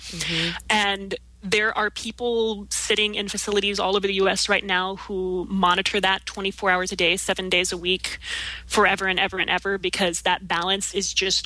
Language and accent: English; Kansas, United States; I think my favorite example of this is that my home state of Kansas currently has about 1 megawatt of hydroelectric capacity.